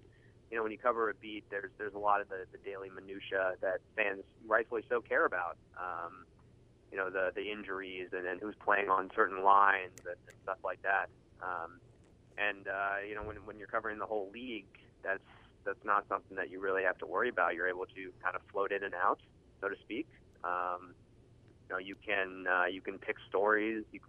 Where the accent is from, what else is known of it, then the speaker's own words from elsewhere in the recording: Falls Church, Virginia, United States; covering sports when I was about 15 or 16 for a local newspaper called Falls Church News Press in my hometown in Northern Virginia.